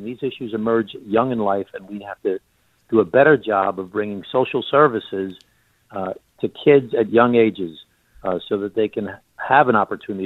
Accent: New York, United States; I was the mayor of my hometown, the county executive, as you mentioned, of Nassau County, larger than 12 states in the United States of America.

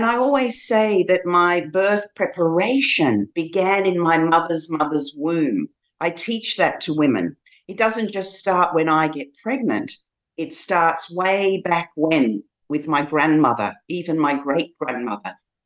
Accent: Western Australia, Australia; So I was also very immersed in the Western Australian culture

